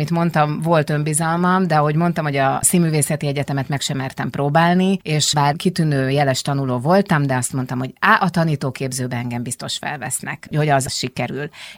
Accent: Balatonszabadi, Somogy, Hungary; also born or lived in Siófok; 18 éves koromban tekintettel arra, hogy én Balatonon, Siófokon születtem, Balatonszabadiban éltem

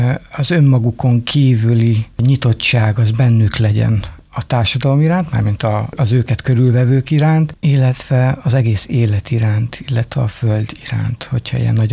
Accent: Győr, Győr-Moson-Sopron, Hungary; a gitárosom soproni, a dobosunk pesti, mi győriek vagyunk

